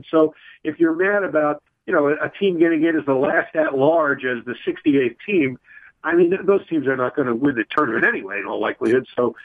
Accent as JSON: {"language": "English", "region": "New York", "country": "United States", "tie": "born or raised there", "said": "I mean, I grew up in New York, and if you grew up in New York, the college team, you know, for a city that's filled with mid-majors, there was one high major, and that was St. John's."}